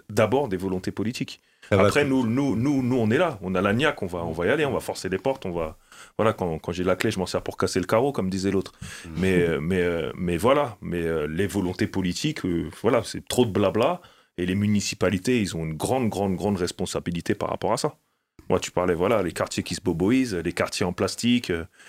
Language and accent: French; Paris, Île-de-France, France; Moi, je viens de Belleville.